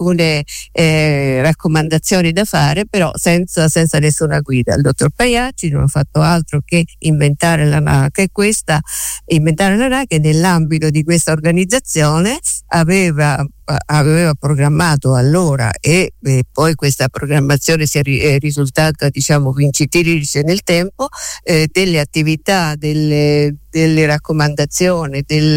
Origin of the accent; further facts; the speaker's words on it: Gualdo Tadino, Umbria, Italy; più che gualdese doc, sono di Palazzo Mancinelli, quindi di una frazione di Gualdo.